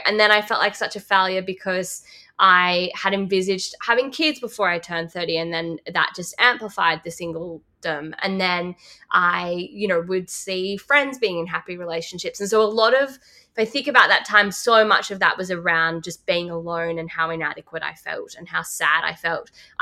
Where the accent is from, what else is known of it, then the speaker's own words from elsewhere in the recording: Lismore, New South Wales, Australia; So I grew up in Lismore, but my stepdad was a huge surfer.